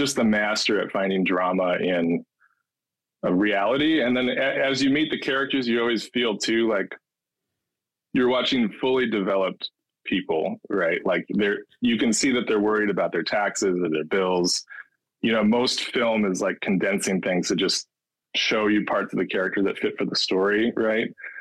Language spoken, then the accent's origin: English; Tomah, Wisconsin, United States; I grew up in Tomah, Wisconsin. You heard of Tomah?